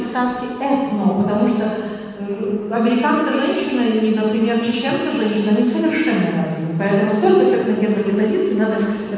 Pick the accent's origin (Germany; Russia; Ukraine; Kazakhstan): Kazakhstan; born there; Я сама родилась в Казахстане.